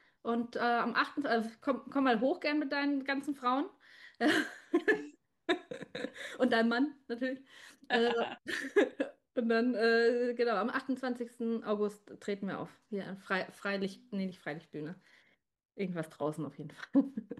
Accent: Munich, Bavaria, Germany; ich komme ja aus München, ich wurde in München geboren. Aber München ist auch so, bayerisch spreche ich nicht. Meine Eltern, die sind ja auch aus Hessen. Auch Hessisch spreche ich nicht, ja.

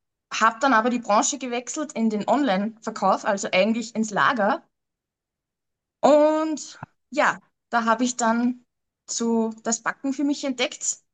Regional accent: Upper Austria, Austria; ich bin 34 Jahre alt, ich komme aus Oberösterreich

